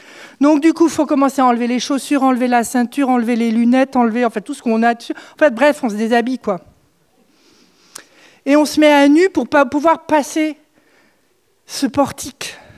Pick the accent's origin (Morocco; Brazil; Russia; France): France; Ça ne veut pas dire qu'il faut lâcher qui je suis en tant que Française. Mais je ne peux pas vivre comme je vis en France.